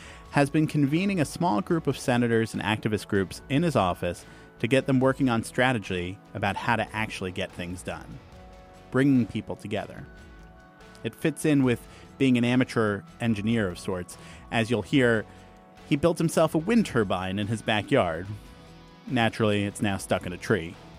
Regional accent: Manhattan, New York, United States; I mean, I grew up in Manhattan.

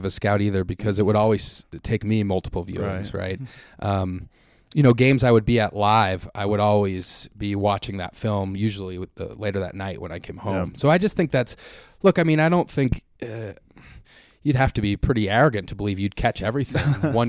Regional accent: Denver, Colorado, United States; I love the Nuggets. I grew up in Denver.

